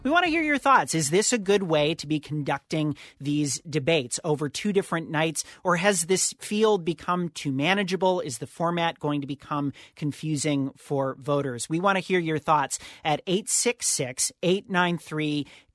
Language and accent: English; Minnesota, United States; As a Minnesotan, I resent the decision that Minnesota is a small state